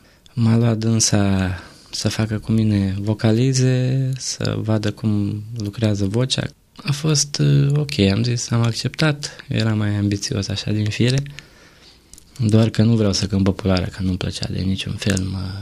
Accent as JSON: {"language": "Romanian", "town": "Drobeta-Turnu Severin", "region": "Mehedinți County", "country": "Romania", "tie": "born or raised there", "said": "am crescut lângă Severin"}